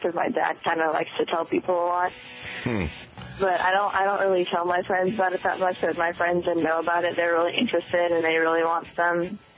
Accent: Galveston, Texas, United States; born there; Well, I was 8 years old, and I was born on Galveston Island in Texas

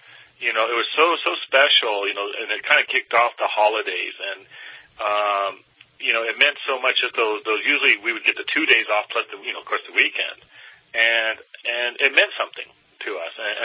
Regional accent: Anaheim, California, United States; I grew up in Anaheim, not far from Disneyland.

